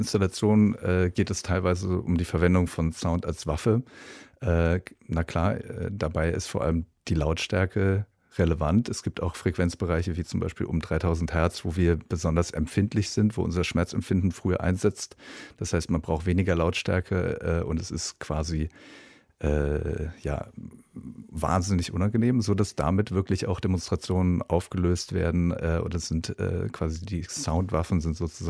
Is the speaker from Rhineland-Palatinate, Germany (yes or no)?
yes; Mainz, Rhineland-Palatinate, Germany; 81, mhm. Im Westen aufgewachsen, in der Nähe von Frankfurt am Main, also in Mainz, wo wir extrem viel amerikanische Militärpräsenz hatten.